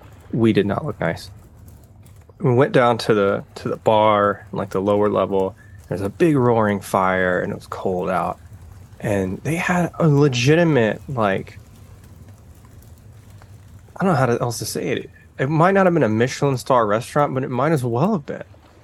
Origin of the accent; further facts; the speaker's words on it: United States; I'm American, she's Canadian, so our dumb asses thought, yeah, we just bring tents.